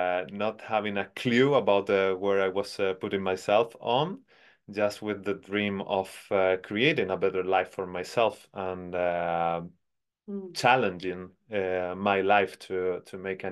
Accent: Andalusia, Spain; now in Sweden; Well, I'm originally from Spain and I was working and studying and living in the city of Granada. I'm not originally from there, but very close to there.

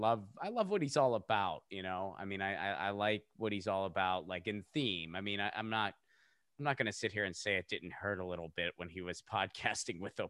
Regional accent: Pittsburgh, Pennsylvania, United States; I grew up in Pittsburgh. So that was, okay. That was one of the closer beaches to us.

